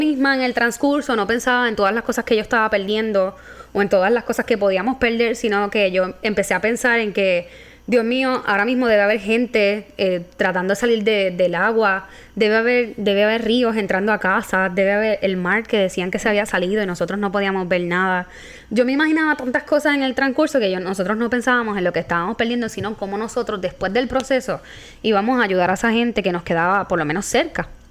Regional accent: Puerto Rico; Y yo puse, soy puertorriqueña, pregúntame lo que quieras.

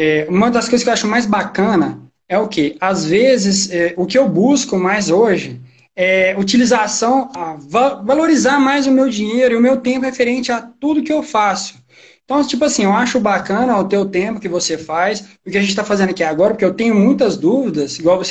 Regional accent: Uberaba, Minas Gerais, Brazil; eu sou daqui de Minas Gerais, Uberaba.

